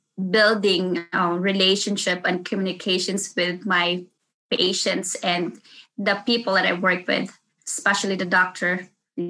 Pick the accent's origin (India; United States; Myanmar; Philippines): Philippines; English is a second language; hey, I'm a Filipino. I have a thick accent.